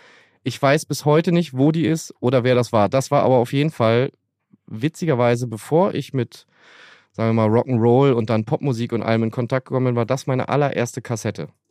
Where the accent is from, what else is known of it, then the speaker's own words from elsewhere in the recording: Berlin, Germany; Berlin, Wilmersdorf, Westen.